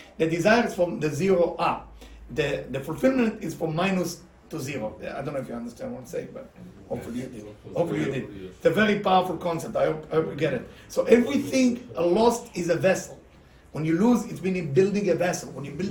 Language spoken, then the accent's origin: English; Bnei Brak, Tel Aviv District, Israel; Then from Jerusalem, moved to where I grew up in Bnei Brak, to another city.